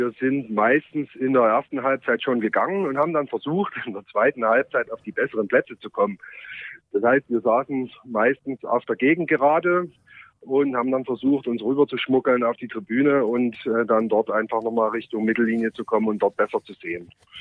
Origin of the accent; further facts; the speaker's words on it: Leipzig, Saxony, Germany; Ich bin im Leipziger Osten groß geworden, nämlich genau in derselben Straße, wo das Bruno-Plache-Stadion bis heute steht.